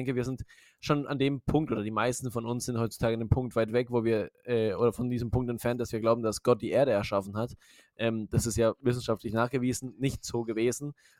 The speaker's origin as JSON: {"language": "German", "country": "Ecuador", "lives_now": "Germany", "said": "ich komme aus Ecuador"}